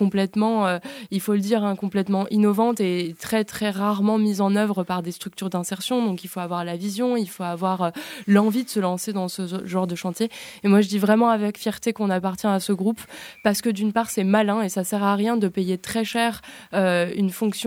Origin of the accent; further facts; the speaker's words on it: Paris, Île-de-France, France; je suis parisienne d'origine et je suis arrivée sur le territoire il y a 3 ans maintenant, un peu plus